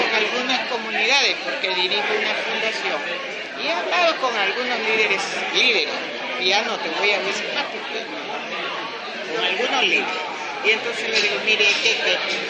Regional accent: Mexico; also born or lived in Nicaragua; tengo el privilegio de tener dos nacionalidades porque soy mexicana nicaragüense

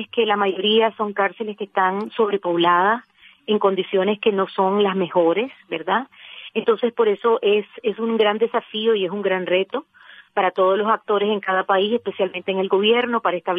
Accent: Nicaragua

